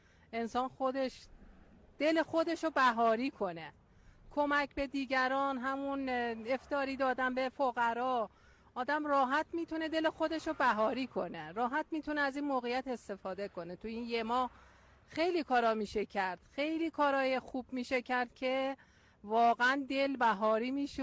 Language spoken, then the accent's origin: Persian; Savojbolagh, Alborz, Iran; ما اصالتا اصل ساواج بلاغیم دیگه، دور اطراف کرجیم، هشگر ساواج بلاغ.